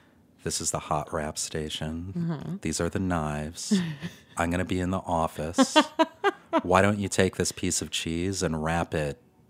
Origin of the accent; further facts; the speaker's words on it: Detroit, Michigan, United States; And I was in Chicago. I'm originally from Detroit, and I really wanted to go to grad school